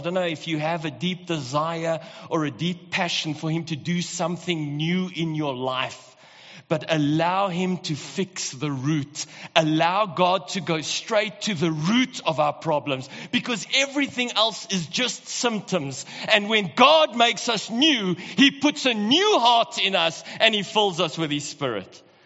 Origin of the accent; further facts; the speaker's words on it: Pretoria, Gauteng, South Africa; now in Johannesburg, South Africa; I was born and raised in Pretoria, so, you know, I'm a Blue Bull supporter. But 15 years ago when I moved to Joburg